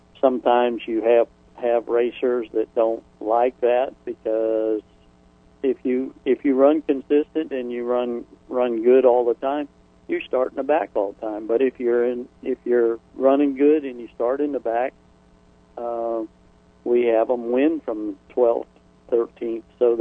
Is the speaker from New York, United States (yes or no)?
no; Florida, United States; also born or lived in Ohio; Well, I've been in Florida since I was 4 years old, and before that I was born in Ohio.